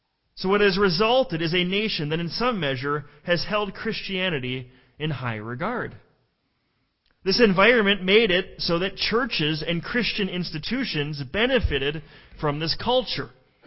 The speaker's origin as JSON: {"language": "English", "region": "Minnesota", "country": "United States", "tie": "born or raised there", "said": "Right now, we are seeing this up close across the river in Minnesota, my home state, and some of you live in Minnesota."}